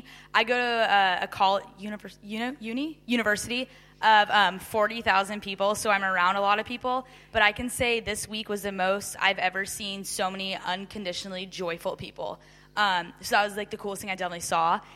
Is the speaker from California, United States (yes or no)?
yes; San Clemente, California, United States; I am from San Clemente, California.